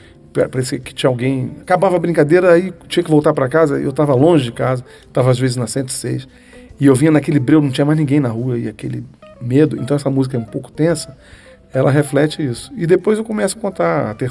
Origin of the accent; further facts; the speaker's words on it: Brasília, Federal District, Brazil; quando eu era garoto aqui em Brasília.